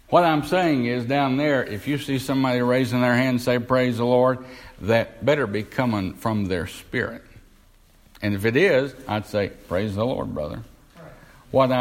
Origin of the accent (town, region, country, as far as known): the South, United States